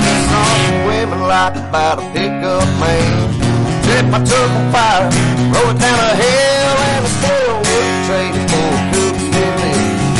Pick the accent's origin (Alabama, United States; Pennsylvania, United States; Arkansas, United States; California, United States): Alabama, United States; Hueytown; I'm originally from Hueytown, Alabama.